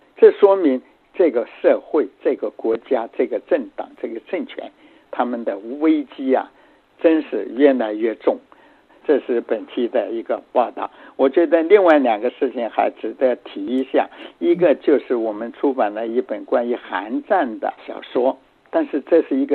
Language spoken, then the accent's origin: Chinese; China